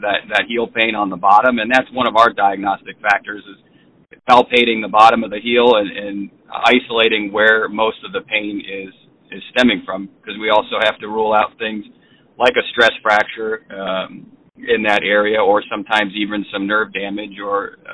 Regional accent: Rockford, Illinois, United States; Originally, I came from Rockford, Illinois, and then went to University of Illinois in Champaign for my undergrad

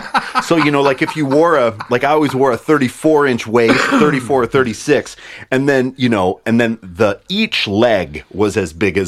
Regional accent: Montana, United States; moved away as an adult; I went to college and I grew up in Montana and we were always in Montana. It was always late to fashion trends.

